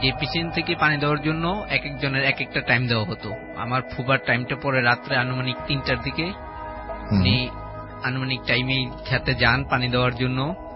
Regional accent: Gazipur, Dhaka Division, Bangladesh; আমি গাজীপুর থেকে আসছি।

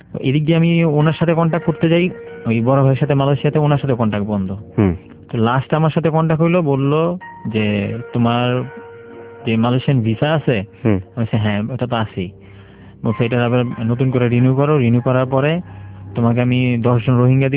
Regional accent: Dhaka, Dhaka Division, Bangladesh; আমি ঢাকার বাড়ি, এখন আমি টেনশনে পড়ে গেছি, আমার ঢাকার কিছু লোকেশন তারা জানে

